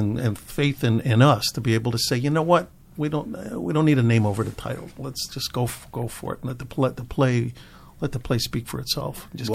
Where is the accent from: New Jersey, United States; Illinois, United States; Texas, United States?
Illinois, United States; Chicago; thank God I'm being from Chicago and growing up, you know, he grew up on the South Side, I grew up on the West Side.